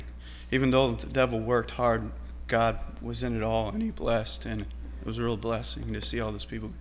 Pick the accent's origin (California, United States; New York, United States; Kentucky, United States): New York, United States; Rochester; I'm from Rochester, New York.